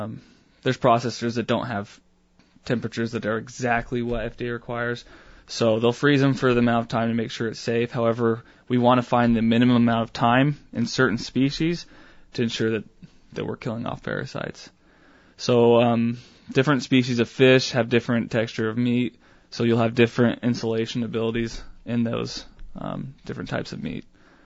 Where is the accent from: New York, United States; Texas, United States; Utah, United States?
Utah, United States; Salt Lake City; So I'm from Utah, from Salt Lake City.